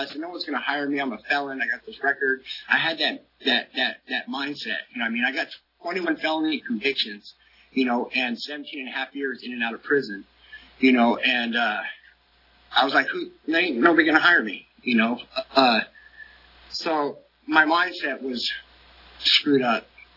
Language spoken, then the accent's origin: English; San Diego, California, United States; I'm from San Diego. I lived 40 years in San Diego, and this is how I ended up in the valley.